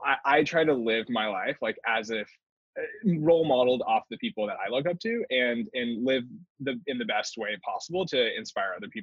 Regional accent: Texas, United States; But one of the really cool things I really liked about growing up in Texas was, again, back to this thing where race was like never a divisive thing

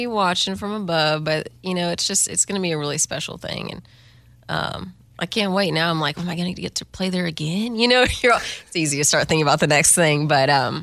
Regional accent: Texas, United States; Texas is my foundation, you know. I'm also just, I feel like, one of those proud Texans, as any Texan is. But even just, like, growing up on the ranch or playing triple fiddles in a Western swing band across Texas

